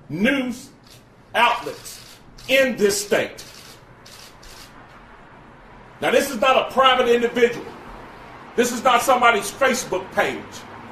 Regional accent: Greensboro, North Carolina, United States; celebrating February 1st down in my hometown of Greensboro

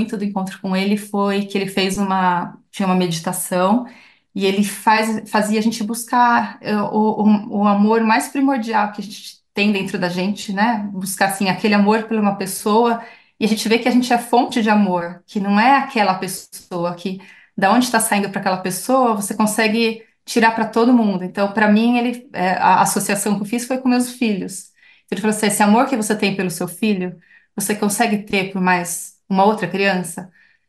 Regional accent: Brazil; se eu falar que eu sou brasileira

